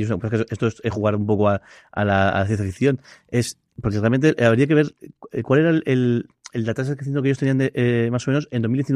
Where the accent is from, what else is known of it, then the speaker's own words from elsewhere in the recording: Alicante, Valencian Community, Spain; No lo digo porque somos alicantinos